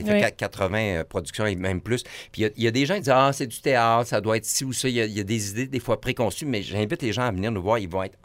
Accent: Quebec City, Quebec, Canada; also born or lived in Sainte-Croix; Parce que moi, je viens de Québec. J'ai déjà vécu à Sainte-Croix-le-Binière. Donc, je connais un peu la région, mais là, je la découvre davantage.

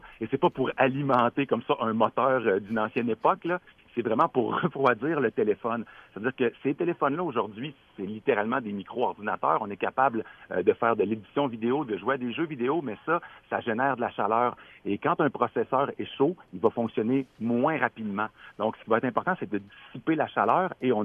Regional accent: Canada; il m'a juste demandé, je venais d'où, j'ai dit du Canada, le Canada français

